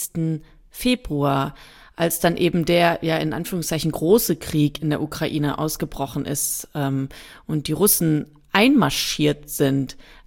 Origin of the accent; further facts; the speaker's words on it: Germany; Was soll ich da jetzt als Deutsche, die umstimmen oder aufklären in einer gewissen Art und Weise?